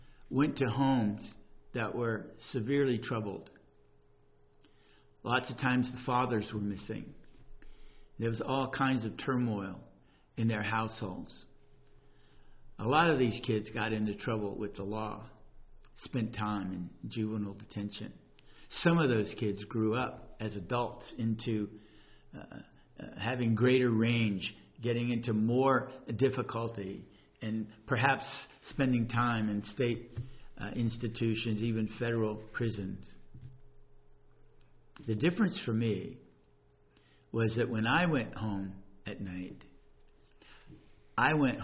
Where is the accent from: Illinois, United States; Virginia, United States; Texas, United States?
Virginia, United States; Richmond; Now, as a kid growing up in Oregon Hill, I witnessed a lot of things that were troubling.